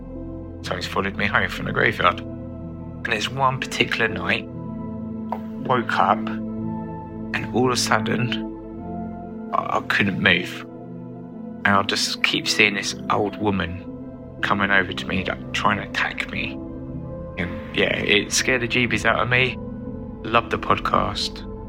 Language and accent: English; London, United Kingdom; from London, England.